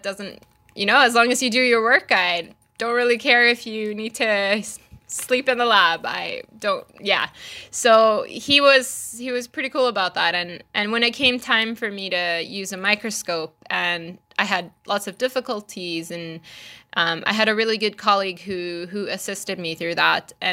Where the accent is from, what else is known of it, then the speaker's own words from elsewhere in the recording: Malaysia; When I grew up in Malaysia, I did go to a private school